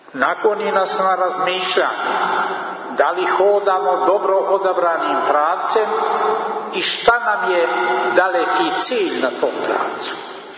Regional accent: Montenegro; kod nas u Crnoj Gori

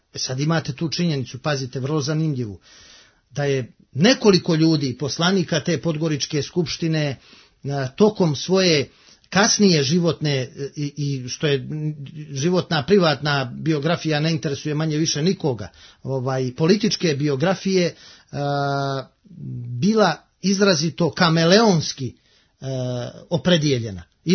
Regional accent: Montenegro; Ja sam iz Katunske Enahije, ja nijesam normalno ni Bosanac, ni Hercegovac, nijesam ni Srbijanac, nijesam ni Vojvođanin Lala, nijesam ni Užičanin Era, nijesam ni Banijac, Kordunaš i tako dalje. Ja sam u regionalnom smislu Crnogorac i niko mi ne može oduzeti to.

